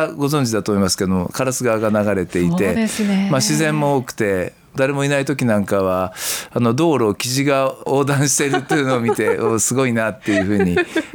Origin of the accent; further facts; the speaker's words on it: Nagoya, Aichi, Japan; 地元だからってわけでもないんですけど